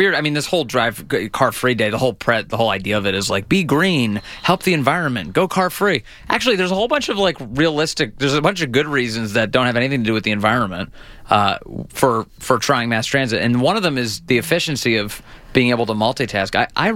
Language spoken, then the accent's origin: English; Alexandria, Virginia, United States; I come from Alexandria, Virginia.